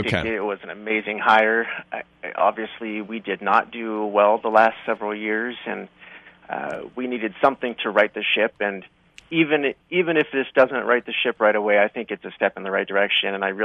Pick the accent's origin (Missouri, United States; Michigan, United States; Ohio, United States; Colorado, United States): Colorado, United States; I grew up in Colorado, and I've always loved watching the Nuggets and the Broncos